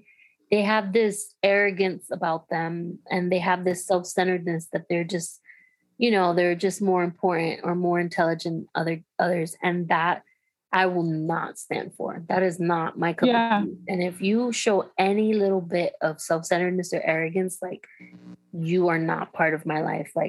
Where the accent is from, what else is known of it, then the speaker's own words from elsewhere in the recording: Miami, Florida, United States; Whew, I would say my whole childhood, like my teenage life, growing up in Miami, I've been around some very self-centered, arrogant girls.